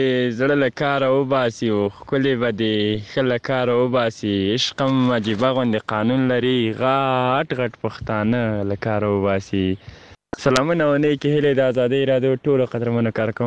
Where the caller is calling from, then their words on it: Deh Sabz, Kabul, Afghanistan; د کابل ولایت د دی سبز ولسوالۍ نه